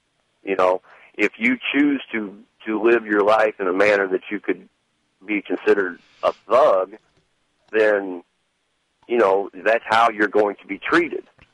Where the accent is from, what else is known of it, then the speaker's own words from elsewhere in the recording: St. Louis, Missouri, United States; Okay, I'm from South St. Louis